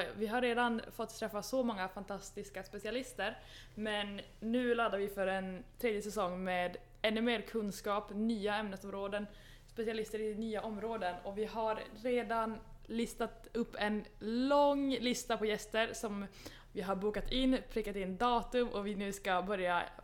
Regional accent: Luleå, Norrbotten County, Sweden; Jag är född och uppväxten i Luleå

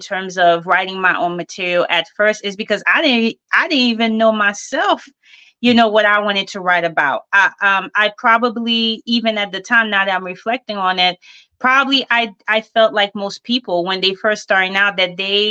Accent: Haiti; now in United States; I was born in the States, but I grew up in Haiti. My family's from Haiti, Martinique, and France. I spent, you know, my formative years there before coming back to the States.

